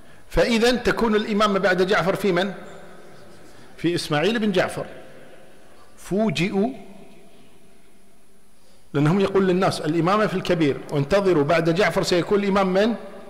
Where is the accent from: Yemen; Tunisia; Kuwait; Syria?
Kuwait; هذا مرجع من مراجع الشيعة عندنا في الكويت، يقال له حسن الحائري